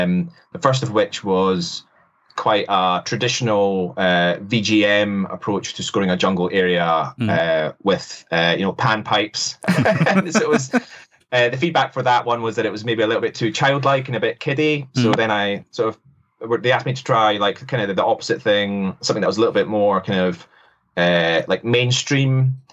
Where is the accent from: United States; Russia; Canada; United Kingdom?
United Kingdom; Scotland; I'm a Scottish composer, sound designer working in games.